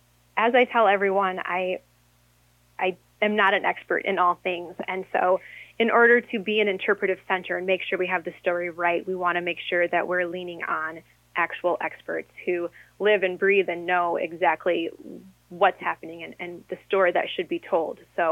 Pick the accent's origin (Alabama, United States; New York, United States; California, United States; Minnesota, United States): Minnesota, United States; Harmony; a distillery from my hometown of Harmony. So Harmony Spirits will be here.